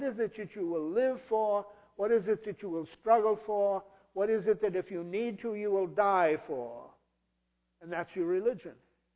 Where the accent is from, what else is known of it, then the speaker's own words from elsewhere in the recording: Somerville, Massachusetts, United States; When I was a kid growing up in the Universalist Church in Somerville, we were down in the valley in the Unitarian fortress.